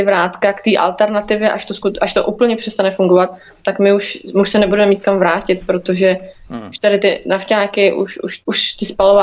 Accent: Mladá Boleslav, Central Bohemian Region, Czechia; Já jsem z Mladý Boleslavy, to možná někteří posluchači vědí, a já to tady vidím.

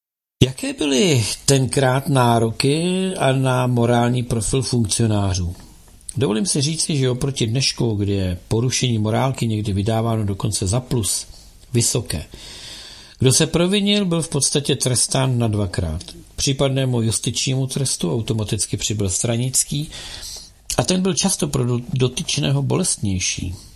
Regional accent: Zlín, Zlín Region, Czechia; now in Prague, Czechia; Když jsem přišel ze Zlína do Prahy s rodinou, obývali jsme normální nájemní byt

